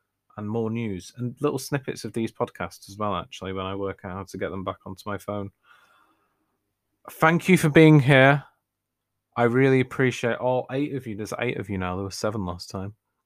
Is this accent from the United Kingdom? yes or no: yes; England, United Kingdom; accent: northern English; Very easy to pronounce as well for somebody with my accent, which is important because I live in the north of England, and some people, they didn't understand the word Arthur.